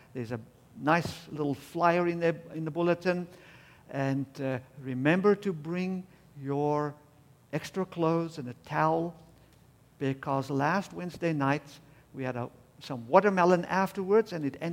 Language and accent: English; South Africa; So he was my president as a South African.